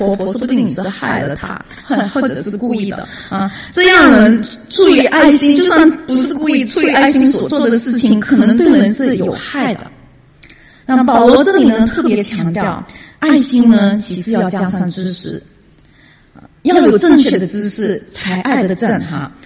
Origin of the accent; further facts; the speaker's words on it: Malaysia; 因为我是马来西亚来的，